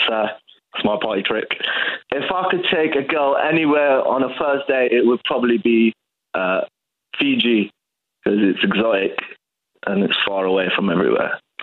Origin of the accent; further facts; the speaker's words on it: London, United Kingdom; I'm 26 and I'm from West London.